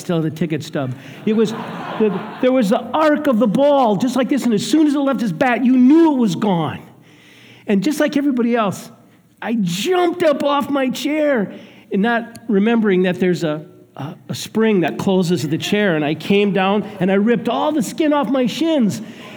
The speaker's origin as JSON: {"language": "English", "region": "Minnesota", "country": "United States", "said": "I'm from Minnesota, and Minnesota has just produced so many losers and people who finish second."}